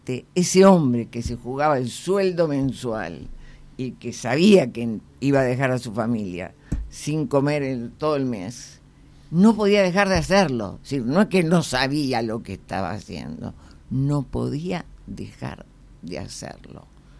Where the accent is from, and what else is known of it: Argentina